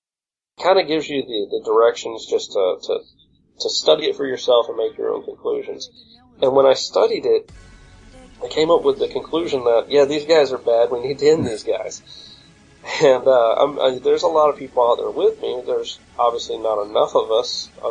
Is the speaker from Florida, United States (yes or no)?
yes; Florida, United States; you know, I'm from Florida, and we have probably some of the, in my opinion, the worst representation that you can possibly get.